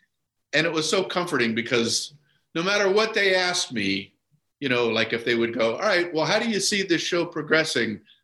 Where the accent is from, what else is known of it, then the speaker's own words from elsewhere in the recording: Miami, Florida, United States; I grew up in Miami.